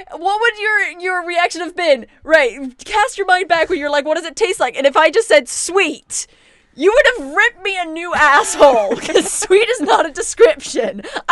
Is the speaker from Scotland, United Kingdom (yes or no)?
yes; Scotland, United Kingdom; Like, look, I'm here as your Scottish contingent. I can ruin Iron Brew.